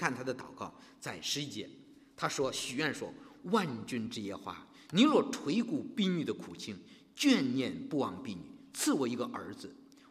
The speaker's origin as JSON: {"language": "Chinese", "country": "China", "said": "我中国人，大陆的人可能说"}